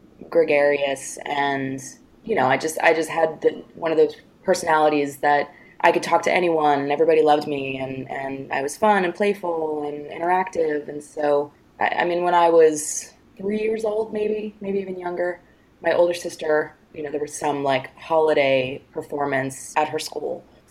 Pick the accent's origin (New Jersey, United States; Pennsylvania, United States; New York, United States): New York, United States; So when I was six, my mom was reading the paper, and I grew up in New York.